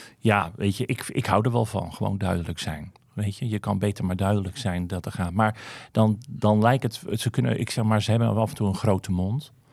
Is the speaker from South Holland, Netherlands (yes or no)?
yes; Rijnsburg, South Holland, Netherlands; dan zeg ik wel eens waar ik vandaan kom, Katwijk, hè, noem ik dan altijd, maar zeg maar, ik ben een onderdeel hoor, Rijnsburg.